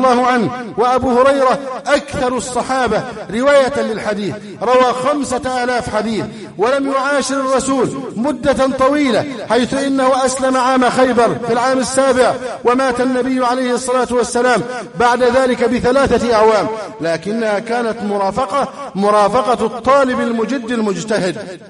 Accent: Egypt; اللهم احفظ بلدنا مصر

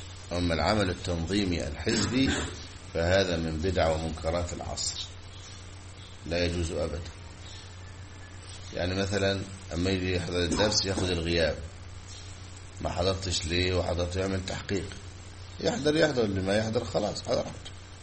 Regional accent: Egypt; سبحان الله، انتشر في بلادنا مصر

